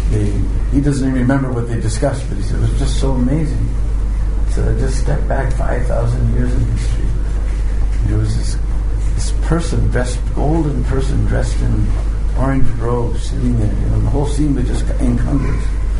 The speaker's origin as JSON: {"language": "English", "country": "United States", "said": "And I'm an American."}